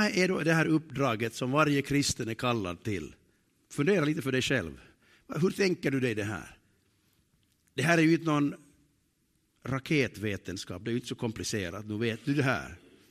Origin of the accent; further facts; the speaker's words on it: Sipoo, Uusimaa, Finland; jag är uppvuxen i södra Sibbo. I en liten församling som kallades Taborförsamlingen på den tiden.